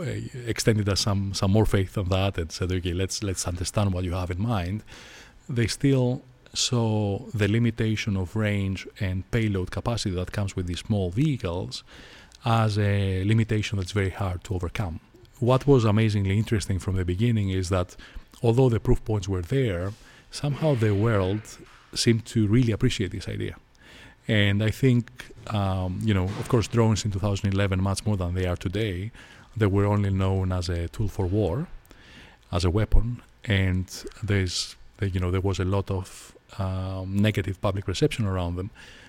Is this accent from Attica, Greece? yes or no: yes; Athens, Attica, Greece; I grew up in Greece, in Athens